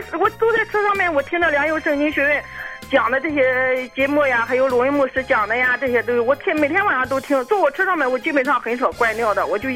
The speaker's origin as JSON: {"language": "Chinese", "region": "Shandong", "country": "China", "tie": "born or raised there", "lives_now": "Shanghai, China", "said": "我老家是山东的，我在上海开出租车"}